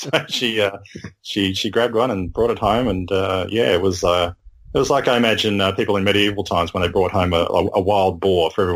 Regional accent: Australia; I'm not American. It's pretty obvious. I lived there for a short time. I have great affinity for our American friends, but I grew up in Australia.

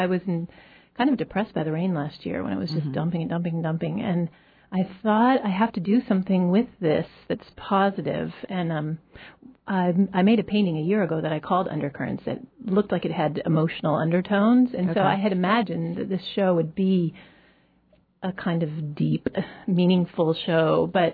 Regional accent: Oregon, United States; And so I grew up in Oregon.

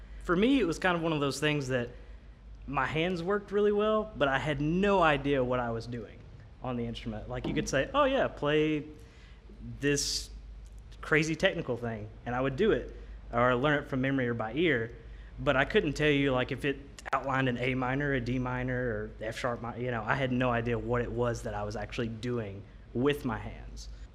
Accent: Crab Orchard, Kentucky, United States; I come from Crab Orchard, Kentucky.

